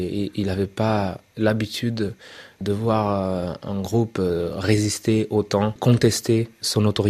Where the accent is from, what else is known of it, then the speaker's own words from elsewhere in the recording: Angola; je viens de l'Angola, je suis né et grandi en Angola, j'ai 35 ans.